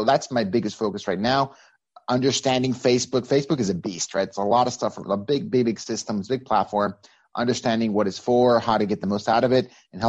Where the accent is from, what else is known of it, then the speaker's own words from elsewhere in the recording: Mexico; moved away as an adult; now in United States; I'm originally from Mexico. I came to the U.S. in 2004, full-time to live.